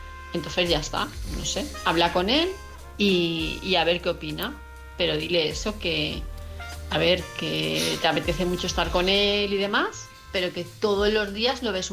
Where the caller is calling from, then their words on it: Palma de Mallorca, Balearic Islands, Spain; de Palma de Mallorca.